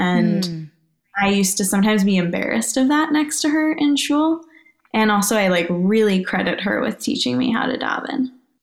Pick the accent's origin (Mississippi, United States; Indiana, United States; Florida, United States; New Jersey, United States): New Jersey, United States; Teaneck; Yeah, I grew up mostly in Teaneck, New Jersey, in a modern Orthodox community.